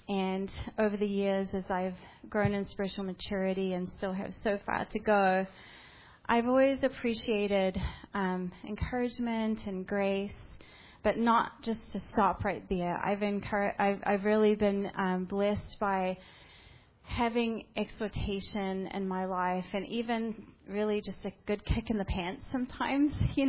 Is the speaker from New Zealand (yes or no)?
yes; New Zealand; also born or lived in Southern California; now in United States; We're from Southern California, but I'm originally from New Zealand, and so some of the neighborhoods are reminding me of where I grew up